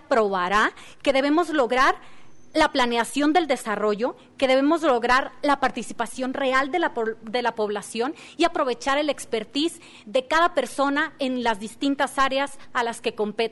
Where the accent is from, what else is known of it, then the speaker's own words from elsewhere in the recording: Tequila, Jalisco, Mexico; soy originaria de Tequila, la tierra que le otorga identidad a Jalisco y a México ante el mundo.